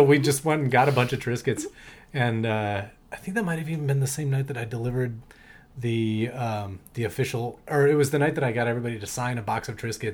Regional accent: Lansing, Michigan, United States; moved away; also born or lived in Chicago / Cincinnati; I moved here from Michigan originally, from Cincinnati directly. Oh, nice. But yeah, I grew up in Michigan, Lansing, and I moved to Chicago in like early '90s, and then I moved to Cincinnati and lived there for about 8 years.

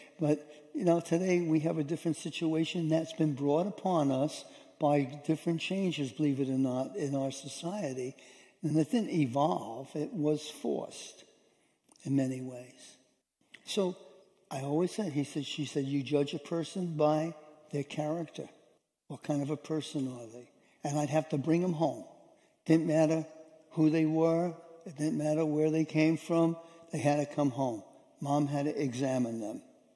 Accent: New York City, New York, United States; I grew up in New York City. And I grew up without prejudice in New York City.

